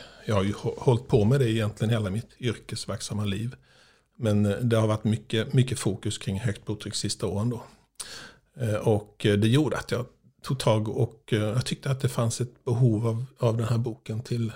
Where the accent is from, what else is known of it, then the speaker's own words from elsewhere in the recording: Växjö, Kronoberg County, Sweden; now in Kalmar, Sweden; Äldre medelåldern. Jag är från Växjö, Småland, från början. Pluggade till läkare i Stockholm.